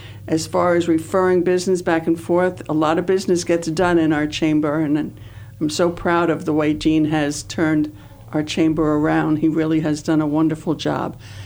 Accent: New York, United States; moved away as an adult; No, I was originally from New York.

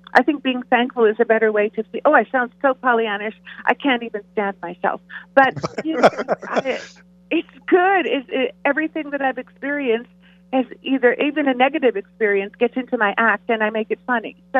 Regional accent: Miami, Florida, United States; But, it's funny that you said that because I grew up in Miami. I was born there.

